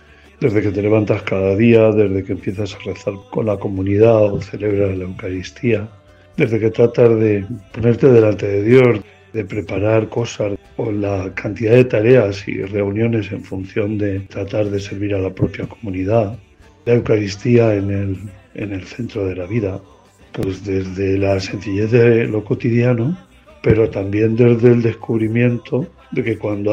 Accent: Urda, Castilla-La Mancha, Spain; born there; Nací en Urda, Toledo, en el año 1962.

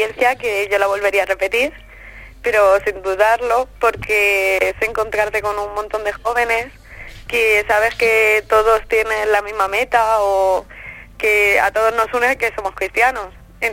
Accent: Ciudad Real, Castilla-La Mancha, Spain; tengo 16 años y soy de Ciudad Real.

